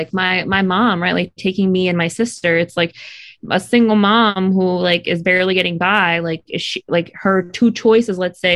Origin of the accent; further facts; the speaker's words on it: United States; I guess I have been numb to it, which is another big part of being American.